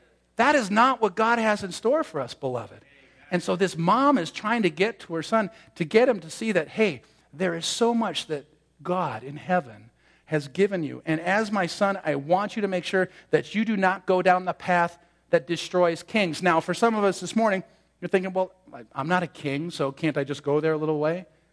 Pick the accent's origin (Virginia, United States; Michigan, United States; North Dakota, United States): Michigan, United States; also born or lived in Ohio; I was born in Ohio, grew up in Michigan. All my formative years went to school in a Roman Catholic school.